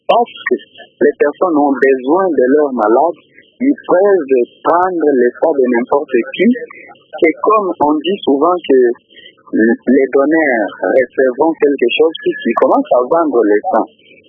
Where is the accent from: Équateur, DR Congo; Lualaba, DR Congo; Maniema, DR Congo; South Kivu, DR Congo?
Maniema, DR Congo; chez nous au Maniema